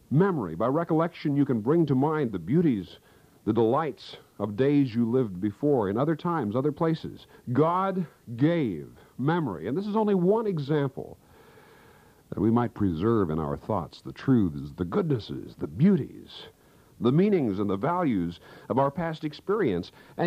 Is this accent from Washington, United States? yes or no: no; Kansas, United States; I can recall in my hometown back in Kansas